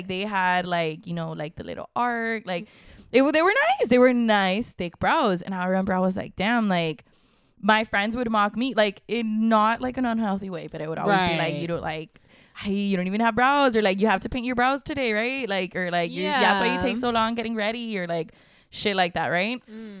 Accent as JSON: {"language": "English", "town": "Chicago", "region": "Illinois", "country": "United States", "said": "Like, I'm from Chicago. That's literally what I would do to school."}